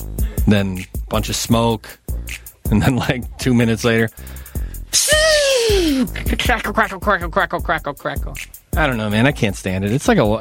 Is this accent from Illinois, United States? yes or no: yes; Wonder Lake, Illinois, United States; I grew up in Wonder Lake where just everybody had three fingers when it was all said and done, you know.